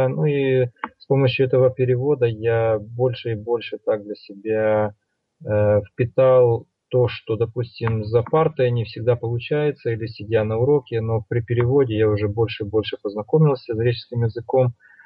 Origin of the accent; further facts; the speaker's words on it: Ukraine; born there; Родился я в Украине. Мои родители посещали церковь, были членами церкви баптистской. И я с детства посещал церковь